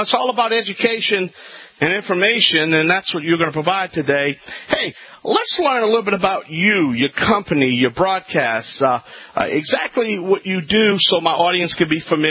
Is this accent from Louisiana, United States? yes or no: yes; Louisiana, United States; That's right, I'm the Cajun man from the Bayou Land.